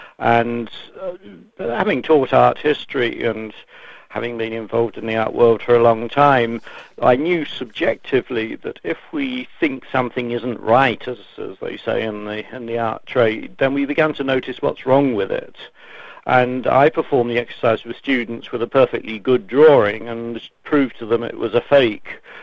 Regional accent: England, United Kingdom; born there; No, I was born in England, which is fairly shameful, but there we are.

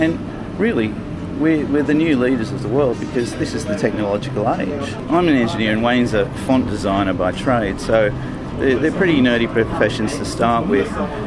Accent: Sydney, New South Wales, Australia; now in Newcastle, Australia; I'm actually from Sydney. But I moved up here about 24 years ago. So I'm nearly a local

